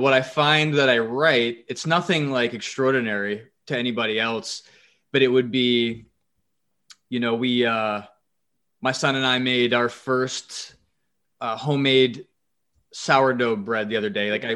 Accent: Massachusetts, United States; growing up in Massachusetts. I remember that.

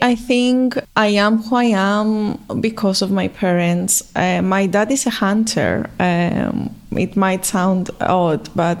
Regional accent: Athens, Attica, Greece; English is a second language; In the first years of my life, I grew up in Athens, to be honest

